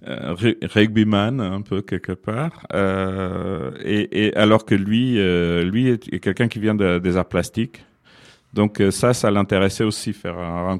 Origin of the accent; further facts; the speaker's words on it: Portugal; Alors, évidemment, quand on est portugais, on a profité un peu plus, puisqu'il y avait un certain taux que les autres ne comprenaient pas.